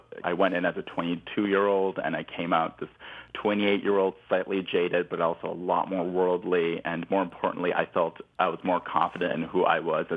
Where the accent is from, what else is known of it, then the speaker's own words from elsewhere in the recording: Michigan, United States; As a queer teenager, you know, growing up in Michigan, I mean, there were no support systems, there were no networks.